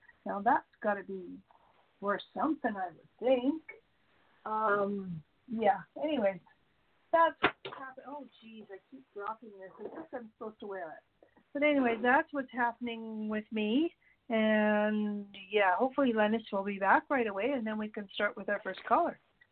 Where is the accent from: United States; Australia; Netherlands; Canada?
Canada; I'm Canadian. Bad me, but you know what I mean. It's beautiful up here in Alberta.